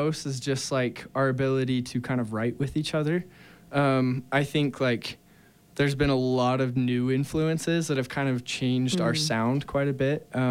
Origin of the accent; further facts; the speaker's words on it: Rigby, Idaho, United States; We're from Rigby, which is just north of Idaho Falls, so like the Rigby-Rexburg area. I don't know. It is a very small tune there, town.